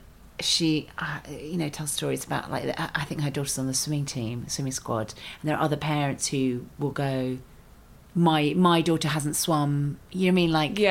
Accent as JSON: {"language": "English", "region": "London", "country": "United Kingdom", "said": "As a Londoner, I feel like, this is my right."}